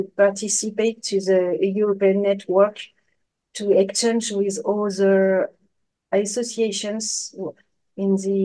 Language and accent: English; France; So, I'm from France.